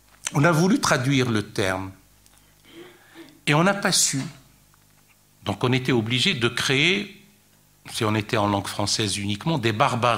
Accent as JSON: {"language": "French", "country": "France", "said": "Et même chez nous, en France, avec nos propres concitoyens"}